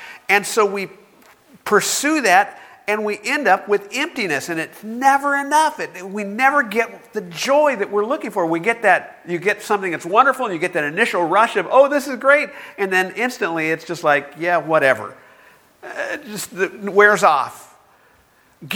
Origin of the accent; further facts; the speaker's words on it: Bakersfield, California, United States; And one of the things that always happened when growing up in Bakersfield, we'd always go to Brock's. It was the department store downtown.